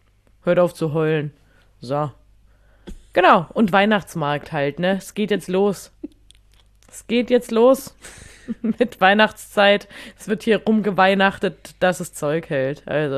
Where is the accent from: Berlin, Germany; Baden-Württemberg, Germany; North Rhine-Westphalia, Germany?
Baden-Württemberg, Germany; das ist so eine richtige Beleidigung, die man ernst meint als Schwabe.